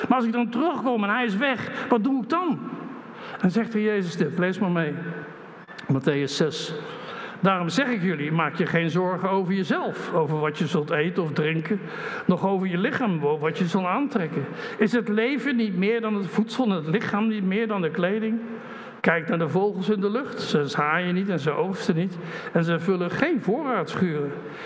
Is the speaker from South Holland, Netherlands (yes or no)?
no; Zelhem, Gelderland, Netherlands; Op een gegeven moment dacht ik, ergens in Zelm, en ik kom uit Zelm.